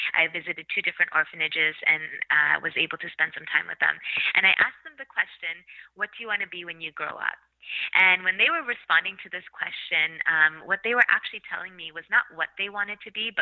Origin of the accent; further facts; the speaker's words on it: Canada; I was very lucky to be born and raised in Canada